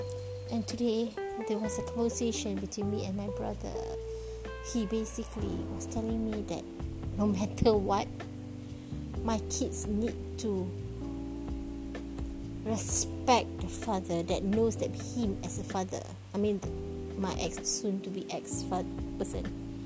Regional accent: Malaysia; I'm from Malaysia.

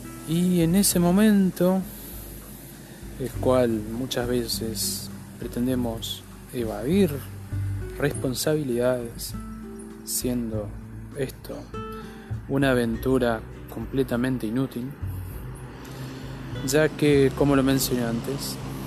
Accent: Argentina; yo estoy en Argentina. Te preguntarás por qué hablo así, con acentos tan extraños. Bueno, es propio del lugar de donde soy.

